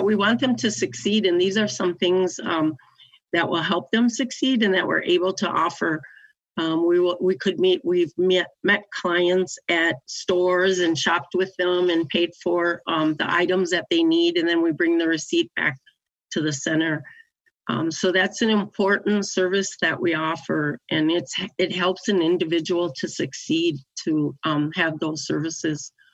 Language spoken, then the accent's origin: English; Red Lake Reservation, Minnesota, United States; I'm from Red Lake Reservation, and I am Bear Clan.